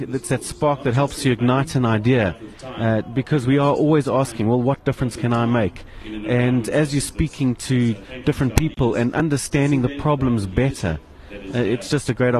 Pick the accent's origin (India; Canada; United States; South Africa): South Africa; Johannesburg, Gauteng; I'm from Joburg